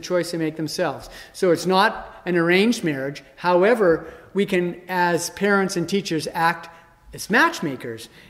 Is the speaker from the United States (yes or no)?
no; Edmonton, Alberta, Canada; growing up in Edmonton, Safeway was the major shopping grocery shopping place that most people went.